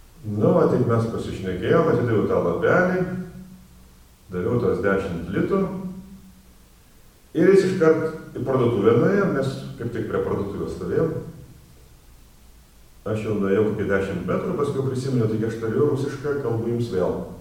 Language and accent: Lithuanian; Dagestan, Russia; Lithuanian is a second language; now in Lithuania; Aš iš Dagestano, Lietuvoje, jau nuo 84 metų, čia žmona yra, dukra jau saugusi, bet jie mane išvarė, dabar aš gyvenu nakvynės namuose